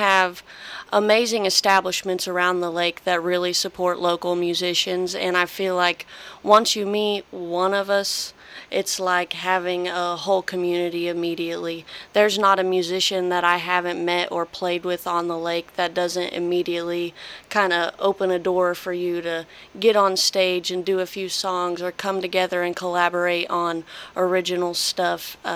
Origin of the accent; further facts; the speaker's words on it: Vinita, Oklahoma, United States; I was born in Vinita, Oklahoma, and I've lived the majority of my life up in northeast Oklahoma, kind of a honey hole around Grand Lake with Cecil.